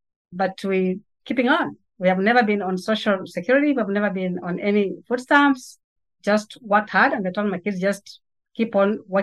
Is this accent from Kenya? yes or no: yes; Kenya; I am originally from Kenya.